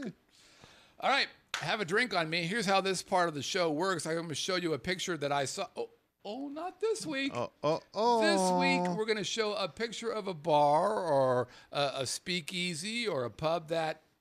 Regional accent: Los Angeles, California, United States; So I grew up in Los Angeles, L.A., where our rule was if I can't see it, I'm not going to breathe it.

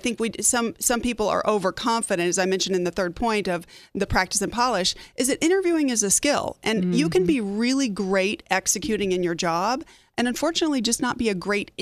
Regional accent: Arizona, United States; they're from Pennsylvania and I'm originally from Arizona, or whatever the potential bias is

